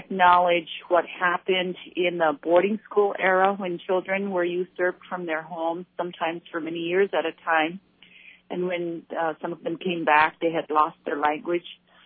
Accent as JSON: {"language": "English", "town": "Barrow", "region": "Alaska", "country": "United States", "tie": "born or raised there", "said": "Yes, I come from the North Slope of Alaska. I was born and raised in Barrow. I'm from the Inupiaq Nation."}